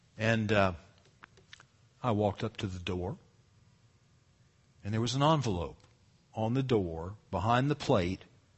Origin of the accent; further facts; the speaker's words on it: South Carolina, United States; see, I grew up in South Carolina and never really knew anything about Bob Jones.